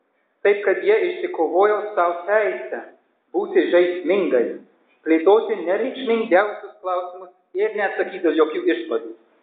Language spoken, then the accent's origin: Lithuanian; California, United States; aš, augdamas Kalifornijos utopijoje, jaučiau pareigą iš jos išeiti